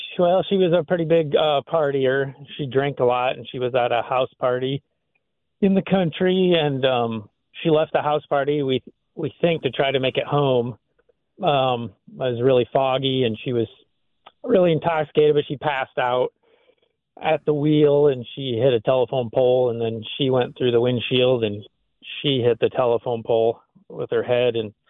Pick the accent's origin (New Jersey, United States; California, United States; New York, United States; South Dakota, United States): South Dakota, United States; Plankinton; I grew up in Plankinton, South Dakota. So close to Mitchell, South Dakota, east side of South Dakota, small town, about 700 people.